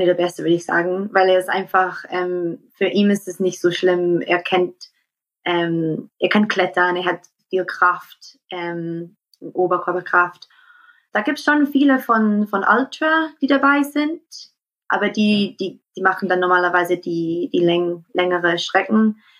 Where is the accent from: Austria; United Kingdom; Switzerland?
United Kingdom; Scotland; German is a second language; weil ich bin eigentlich aus Schottland, deswegen Deutsch ist nicht meine erste Sprache.